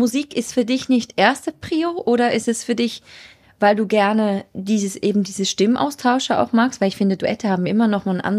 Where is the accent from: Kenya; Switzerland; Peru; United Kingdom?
Switzerland; in der schönen Schweiz, in meiner Schweiz, in meiner Heimat.